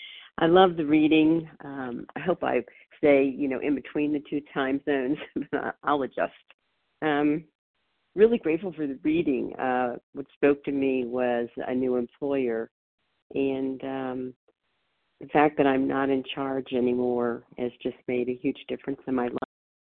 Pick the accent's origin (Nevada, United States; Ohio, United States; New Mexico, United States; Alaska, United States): Ohio, United States; I'm from Ohio, but I'm calling from Mountain Time